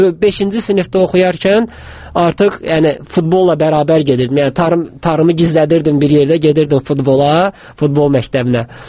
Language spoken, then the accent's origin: Azerbaijani; Baku, Azerbaijan; born there; Bakıda doğulmuşam. Biləcəridə.